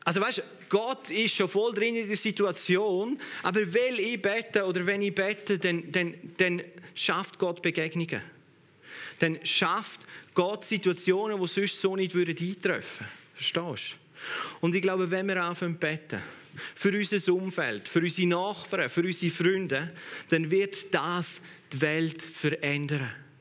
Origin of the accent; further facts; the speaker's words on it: Switzerland; wir als Schweizer nicht nur privilegiert sind, weil wir in der reichsten Nation leben, einer von den reichsten Nationen leben